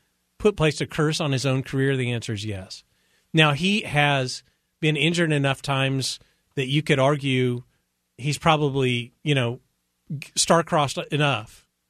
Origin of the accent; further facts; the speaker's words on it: Tulsa, Oklahoma, United States; also born or lived in Dallas; I was born in Dallas, but I grew up in Tulsa. I went to school in Norman. I worked in Oklahoma City.